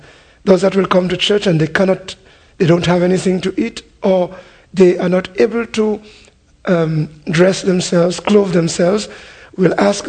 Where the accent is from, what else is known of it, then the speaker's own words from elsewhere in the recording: Dominica; now in Guadeloupe; I'm living in the Caribbean. I am originally from Dominica, but I'm living in Guadeloupe for the past 38 years, and also converted to Christ in Guadeloupe the past 38 years.